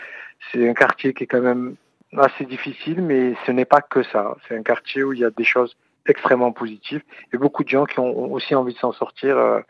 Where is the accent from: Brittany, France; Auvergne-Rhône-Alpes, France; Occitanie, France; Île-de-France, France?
Occitanie, France; Montpellier; Moi, je suis issu de ce quartier de la Paillade.